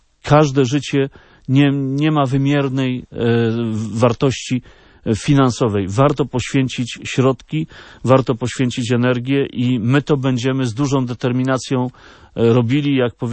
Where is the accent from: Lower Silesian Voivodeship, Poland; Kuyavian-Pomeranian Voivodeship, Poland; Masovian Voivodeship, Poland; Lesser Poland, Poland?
Lesser Poland, Poland; Ja jestem z Małopolski i to nie jest jakaś tajemnica. Jestem posłem ziemi krakowskiej.